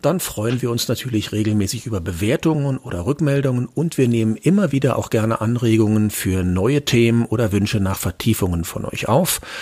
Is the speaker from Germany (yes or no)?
yes; Berlin, Germany; ich komme aus Berlin